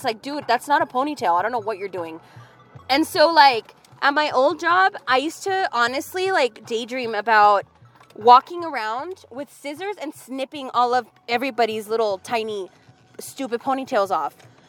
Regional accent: Los Angeles, California, United States; because I'm not from Crenshaw, but I'm from East LA.

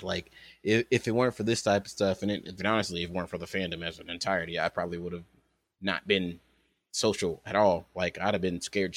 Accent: Indianapolis, Indiana, United States; also born or lived in Jackson, Mississippi; I am from Indianapolis, Indiana, raised in Jackson, Mississippi, moved back to Indianapolis, Indiana. I'm 26.

